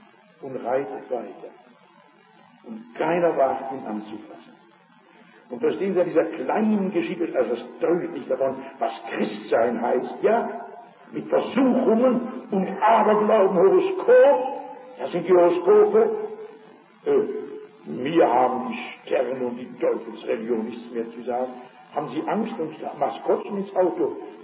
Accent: Rhineland, Germany; ich komme aus dem Rheinland

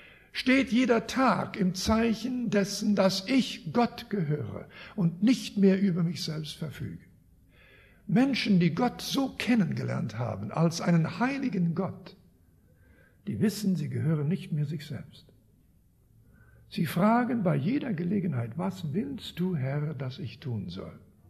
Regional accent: Canada; Ich komme aus Kanada und ich komme dort vom Lande. Und wir hatten eine gemischte Farm

